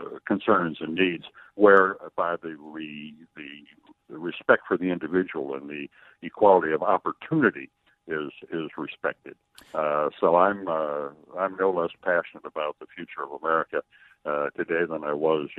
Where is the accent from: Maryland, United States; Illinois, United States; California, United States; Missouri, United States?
Illinois, United States; and I'm the guy from Illinois, I'm not moving out of Illinois